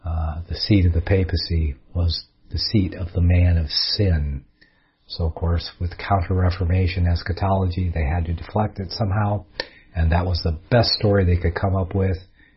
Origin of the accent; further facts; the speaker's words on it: Michigan, United States; I'm from Michigan, so I know what the weather's like over there in Wisconsin. Kind of the same in Michigan.